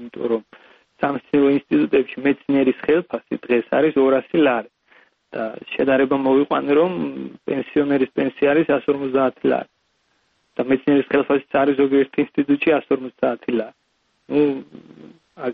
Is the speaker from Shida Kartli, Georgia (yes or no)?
yes; Gori, Shida Kartli, Georgia; შიდა ქართლის რეგიონიდან ვარ გორის რაიონიდან